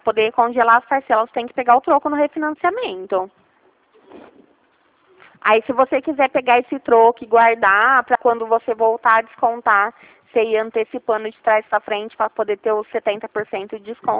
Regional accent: Ribeirão Preto, São Paulo, Brazil; Eu sou de Ribeirão Preto

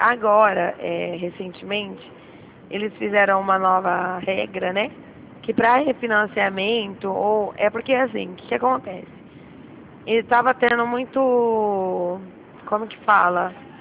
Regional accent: Dracena, São Paulo, Brazil; Eu sou aqui de Dracena, perto de Prudente.

